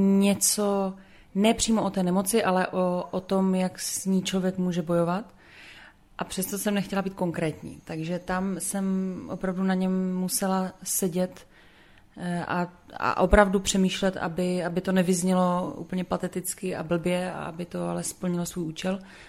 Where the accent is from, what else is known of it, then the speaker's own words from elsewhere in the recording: Brno, South Moravian Region, Czechia; now in Prague, Czechia; Já jsem Brňák, pocházím z centra Brna, zahraničí, pokud je Praha zahraničí, tak žiju v podstatě víceméně tam, ale do Brna jezdím taky často.